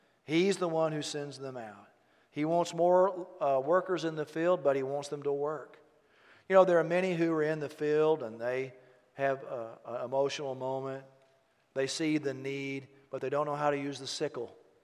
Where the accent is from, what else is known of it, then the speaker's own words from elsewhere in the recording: Euless, Texas, United States; I said, well, I grew up in Euless.